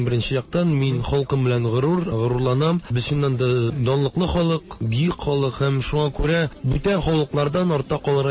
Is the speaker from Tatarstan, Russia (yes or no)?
yes; Kazan, Tatarstan, Russia; also born or lived in Tilesh; Үзім Қазаннан, мен Қазанда тудым, әмәдә ләкин җырларда Тілешінің дә туған ягым деп әйтәм әле. Чөнки балачагым шунда узды. Һәр җәй мин Тілешідә, ул мәдрәсәсендә уздырдым.